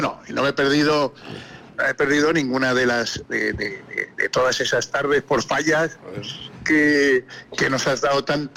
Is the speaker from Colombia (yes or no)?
no; Valencian Community, Spain; que es mi tierra valenciana